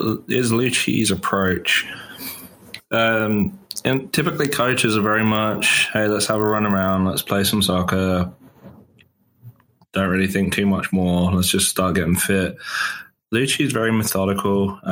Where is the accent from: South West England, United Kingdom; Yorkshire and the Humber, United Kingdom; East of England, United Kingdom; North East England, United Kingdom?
East of England, United Kingdom; Luton; Well, as my accent gives away, I'm foreign, so I was naturally born holding a soccer ball. Lifelong fan of the game, big fan of my hometown team in England, Luton Town